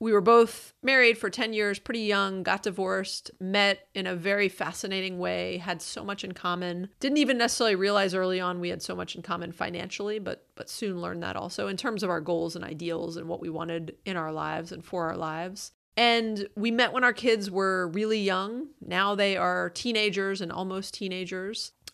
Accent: Atlanta, Georgia, United States; I grew up in Atlanta in a very average middle-class household.

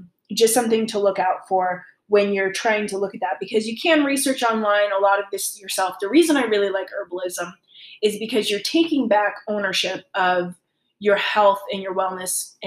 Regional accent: East Coast, United States; I'm from the East Coast, so I'm Italian and Irish.

